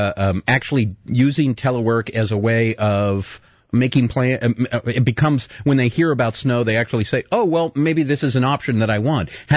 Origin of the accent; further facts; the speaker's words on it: New Hampshire, United States; moved away as an adult; I moved down here from New Hampshire, and there was I was at the market, and people were racing around